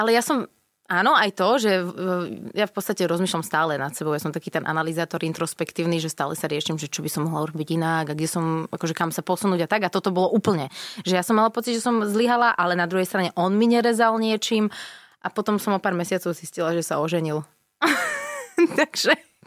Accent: Bratislava, Bratislava Region, Slovakia; hoci sme boli obaja z Bratislavy.

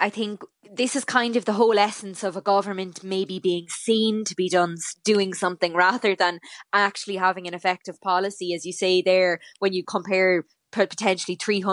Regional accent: Ireland; I mean, Ireland, we're another English speaking country. We have a labour shortage. We need workers. We're also part of the EU.

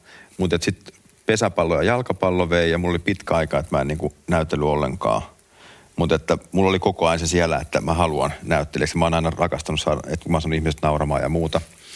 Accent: Tammisaari, Uusimaa, Finland; also born or lived in Lappeenranta / Sodankylä; me muutettiin sieltä Hyvinkää, Tammisaaresta Lappeenrantaan ja Lappeenrannasta Sodankylään. Lappeenrannassa mä kävin ensimmäisen luokan, sitten mä kävin Sodankylässä toisen luokan.

